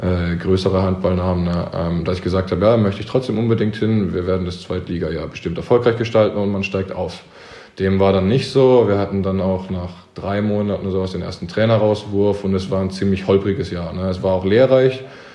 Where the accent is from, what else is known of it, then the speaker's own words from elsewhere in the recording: Karlsruhe, Baden-Württemberg, Germany; hatte ich dann doch viel Zeit in Karlsruhe in meiner Heimat